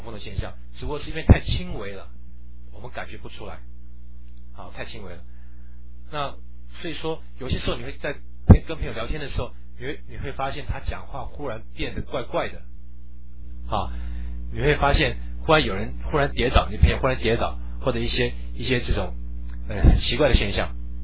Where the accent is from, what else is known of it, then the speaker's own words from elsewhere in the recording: China; 所以我们中国人很喜欢用什么，用补的方式。